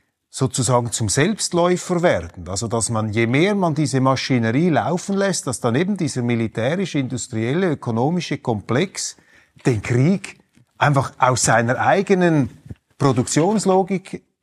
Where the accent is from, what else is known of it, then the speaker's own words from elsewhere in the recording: Switzerland; der mir natürlich als Schweizer hochgradig sympathisch ist